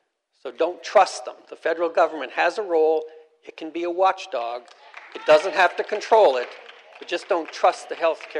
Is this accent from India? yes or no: no; Canada; now in United States; I'm an Army veteran, and I'm also a U.S. citizen now, but I was born and raised in Canada.